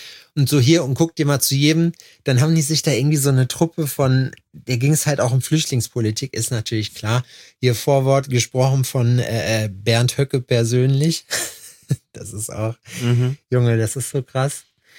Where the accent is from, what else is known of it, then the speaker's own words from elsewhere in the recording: East Germany, Germany; Ich bin Deutscher. Ostdeutscher Hillbilly.